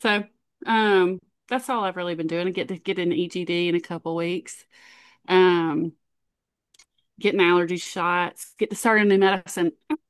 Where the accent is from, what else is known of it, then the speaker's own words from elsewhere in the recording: Moultrie, Georgia, United States; I grew up in Moultrie.